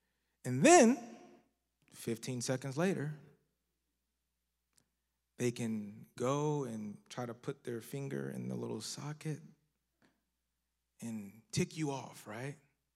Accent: Philadelphia, Pennsylvania, United States; But I'm from Philly, so I'm a big 76ers fan.

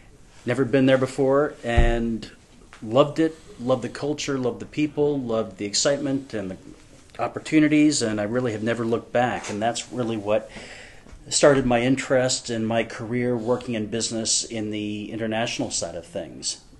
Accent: Boston, Massachusetts, United States; I grew up in the Boston area and went to school at Skidmore College

